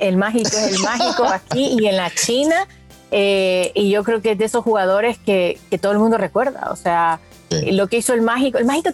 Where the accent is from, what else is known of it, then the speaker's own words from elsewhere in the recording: El Salvador; somos felices, salvadoreños.